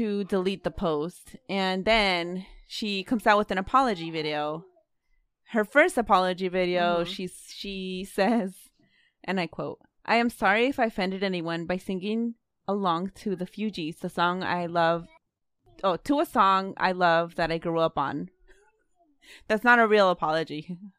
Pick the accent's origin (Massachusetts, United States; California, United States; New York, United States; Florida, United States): California, United States; Oakland; Like, we grew up in Oakland.